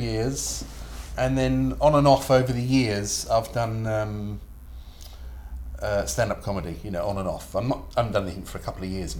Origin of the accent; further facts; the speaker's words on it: London, United Kingdom; now in Gillingham, United Kingdom; In London, South London, Peckham. Yep, from when I was born in East Dulwich, and then we lived in Peckham till I was about 13, then we moved to Dulwich, West Dulwich, and say currently I live in Gillingham.